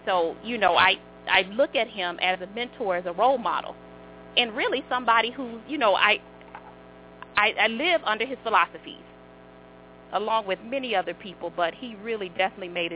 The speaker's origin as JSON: {"language": "English", "region": "the South", "country": "United States", "tie": "born or raised there", "said": "Well, you know, Eric, both of us, we grew up in the South."}